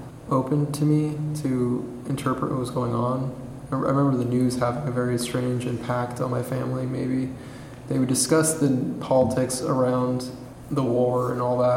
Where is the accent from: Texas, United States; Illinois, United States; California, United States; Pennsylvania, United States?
California, United States; Campbell; I come from the South Bay, not Southern California. I grew up in Campbell, California. It's right outside San Jose.